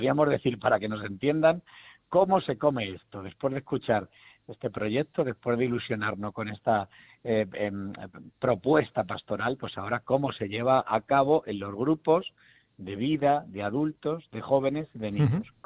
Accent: Yepes, Castilla-La Mancha, Spain; soy castellano manchego, que soy de un pequeño pueblo del norte de la Mancha toledana que se llama Yepes

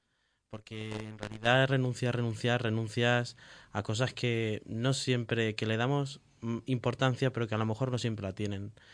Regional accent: La Roda, Castilla-La Mancha, Spain; Yo soy de La Roda.

